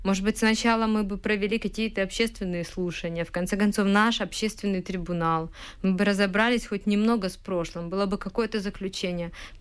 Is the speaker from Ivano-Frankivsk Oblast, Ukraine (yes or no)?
no; Kyiv, Ukraine; Но мы активисты, мы киевляне, мы из Киева можем пойти это сделать.